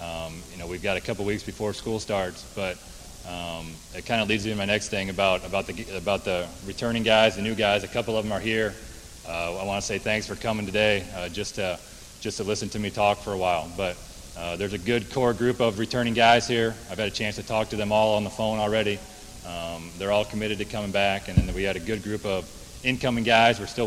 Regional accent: Iowa City, Iowa, United States; We're all from Iowa City originally, so... it's about a 10-hour drive, maybe 11 if my dad's driving

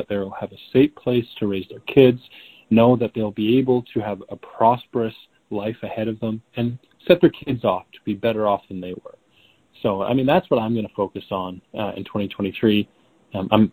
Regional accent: Alberta, Canada; when it comes to what you expect as a Canadian, as an Albertan.

